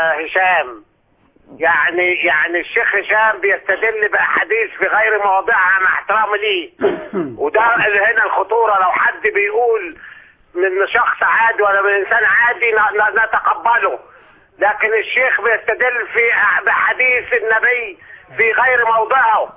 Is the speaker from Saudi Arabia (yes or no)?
no; Egypt; احنا بنات مصر فضليات